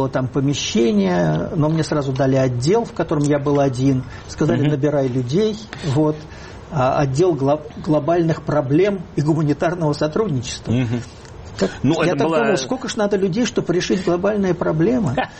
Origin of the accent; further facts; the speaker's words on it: Moscow, Russia; Значит, я был москвич, но не коммунист.